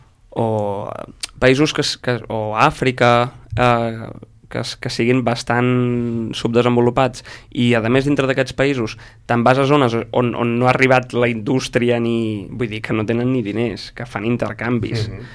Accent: Sant Feliu de Codines, Catalonia, Spain; Jo que sóc de Sant Feliu de Codines

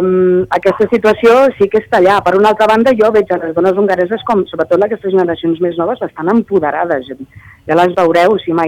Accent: Barcelona, Catalonia, Spain; moved away; era com quan jo era petita a Barcelona, fa 20 anys

